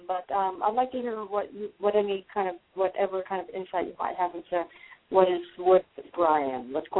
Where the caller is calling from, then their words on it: Colorado, United States; I'm calling from Colorado.